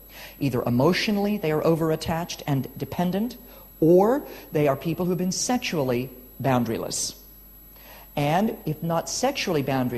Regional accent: United States; I'm from America, land of litigation.

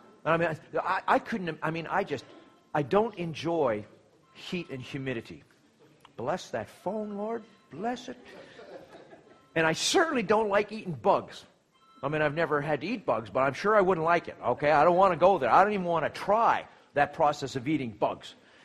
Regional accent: Canada; But I'm a Canadian.

